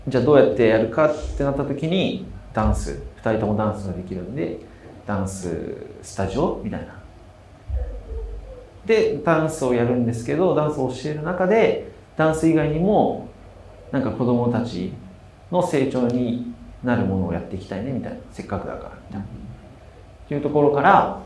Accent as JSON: {"language": "Japanese", "town": "Kashiwa", "region": "Chiba", "country": "Japan", "tie": "born or raised there", "said": "まあ自分の生まれ育ったところなんで"}